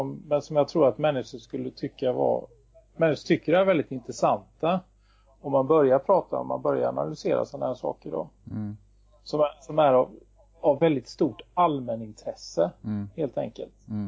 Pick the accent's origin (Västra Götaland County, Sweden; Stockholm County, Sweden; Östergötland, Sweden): Västra Götaland County, Sweden; Gothenburg; det finns den här typen av förening i min hemstad Göteborg